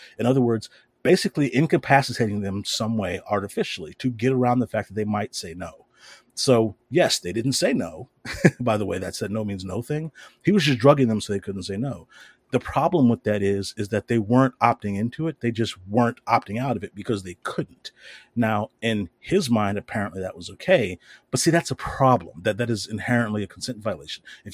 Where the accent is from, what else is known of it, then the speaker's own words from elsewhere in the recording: the South, United States; And I grew up down here in the South.